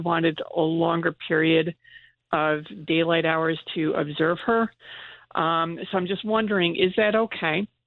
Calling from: Oneonta, New York, United States; I'm here, yes. It's Oneonta.

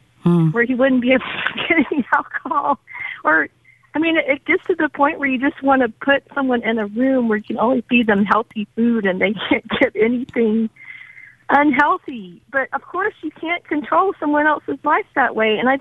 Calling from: Tennessee, United States; Right, I'm here from Tennessee.

